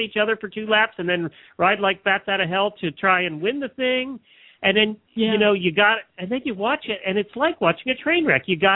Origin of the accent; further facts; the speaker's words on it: Ocala, Florida, United States; from Ocala, Florida.